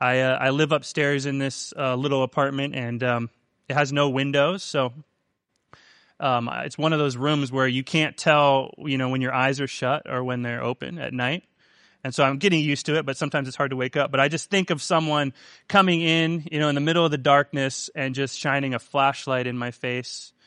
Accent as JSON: {"language": "English", "town": "Seattle", "region": "Washington", "country": "United States", "said": "You know, I'm from Seattle, Washington"}